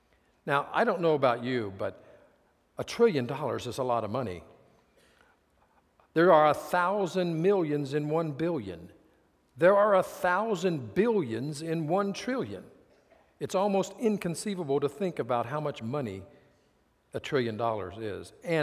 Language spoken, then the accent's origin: English; Midwest, United States; I grew up in the Midwest in a fairly rural area, in a heavily wooded area.